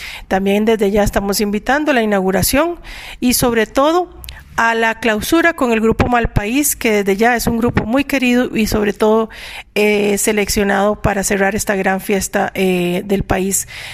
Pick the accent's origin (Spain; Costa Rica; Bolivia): Costa Rica; lo que somos como costarricenses